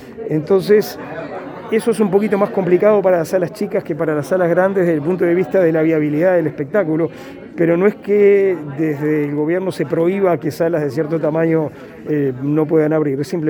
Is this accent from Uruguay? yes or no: yes; Uruguay; Así como los uruguayos tenemos tendencia a tener 3 millones de técnicos de fútbol